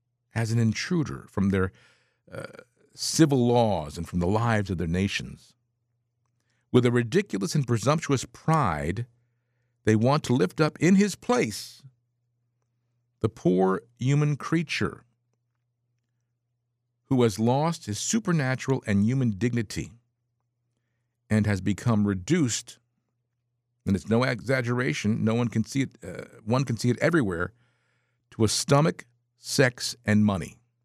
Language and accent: English; Franklin Township, New Jersey, United States; I grew up in Franklin Township, New Jersey, Somerset County. I originally lived my first 10 years in Bergen County up in Pagoda until they put Route 80 right through our front yard and we had to move.